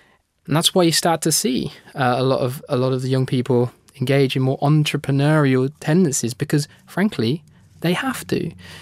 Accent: United Kingdom; now in Canada; And we're beginning to see similar trends emerge across Canada and in my home country, the United Kingdom.

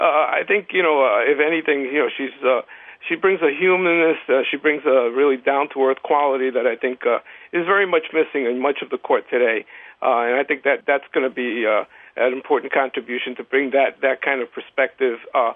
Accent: Brooklyn, New York, United States; Well, you know, I'm like from Brooklyn. I'm kind of like a tough guy, you know.

